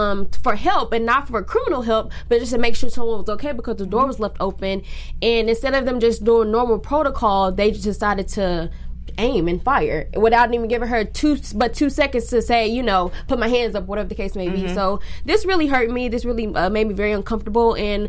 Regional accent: Dallas, Texas, United States; I'm actually from Dallas, Texas. So this hit home for me

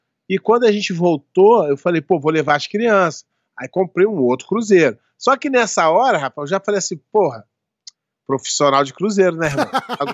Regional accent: Rio de Janeiro, Brazil; porra, eu sou brasileiro do Rio de Janeiro, não vou cair nessa, não.

